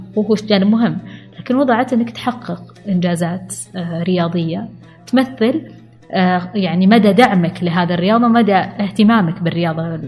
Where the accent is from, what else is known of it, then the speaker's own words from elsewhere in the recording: Al-Ahsa, Eastern Province, Saudi Arabia; الأحساء تركض، أنا بنت الأحساء